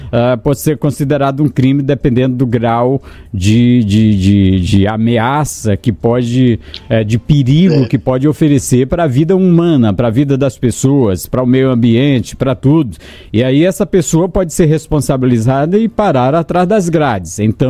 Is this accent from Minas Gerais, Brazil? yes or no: yes; Barbacena, Minas Gerais, Brazil; lá quando eu era criança, lá em Barbacena, eu gostava de fazer algumas imitações